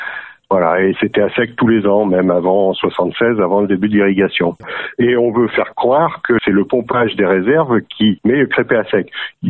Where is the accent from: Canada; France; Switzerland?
France; born there; Je suis né à la Laigne